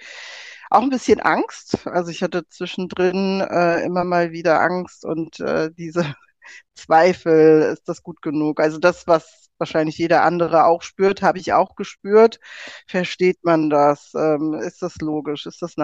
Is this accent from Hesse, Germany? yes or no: yes; Frankfurt, Hesse, Germany; Ich bin in Frankfurt geboren und aufgewachsen. Meine Mutter ist aus Jamaika, mein Vater aus Nigeria.